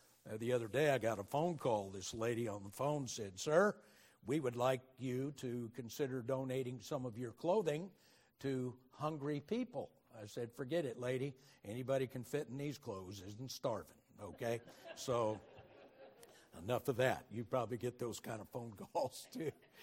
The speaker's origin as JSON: {"language": "English", "town": "Oakland", "region": "California", "country": "United States", "tie": "born there", "lives_now": "Texas, United States", "said": "I was born in Oakland, and now we're back in Texas."}